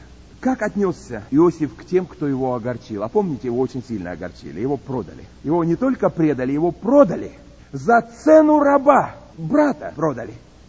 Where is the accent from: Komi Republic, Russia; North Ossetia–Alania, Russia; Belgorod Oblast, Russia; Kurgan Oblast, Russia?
Komi Republic, Russia; Vorkuta; Родился я в Воркуте, вырос там. Я продукт Воркуты, извините меня.